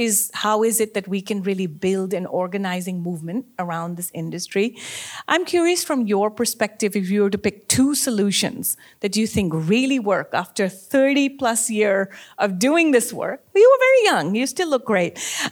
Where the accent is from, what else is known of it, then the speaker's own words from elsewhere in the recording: Pakistan; a third of my home country has been underwater. I'm from Pakistan.